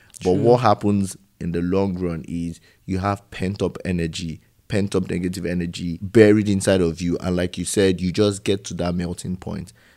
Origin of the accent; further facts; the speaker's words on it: Nigeria; I felt that way because I'm Nigerian